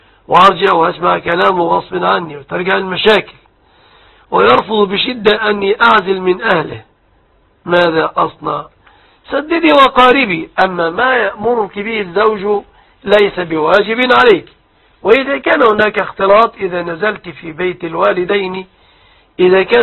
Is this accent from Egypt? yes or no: yes; Egypt